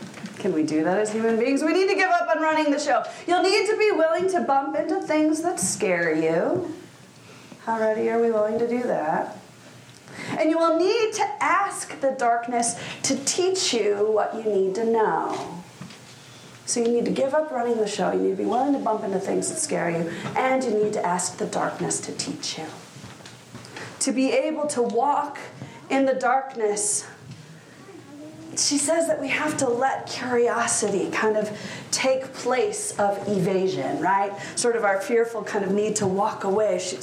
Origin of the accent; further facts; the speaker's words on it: Chicago, Illinois, United States; I grew up in Chicago, so I had no idea what she was talking about.